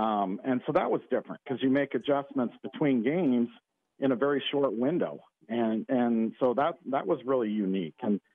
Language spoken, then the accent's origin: English; Montana, United States; and I grew up in Western Montana and we have the mountains here.